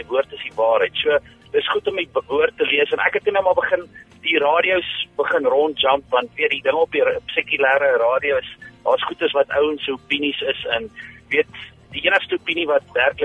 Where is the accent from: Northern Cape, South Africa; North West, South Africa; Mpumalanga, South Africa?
North West, South Africa; Rustenburg; ek is van sprong van, ek kom al van Rustenburg af en gebore Wonderbred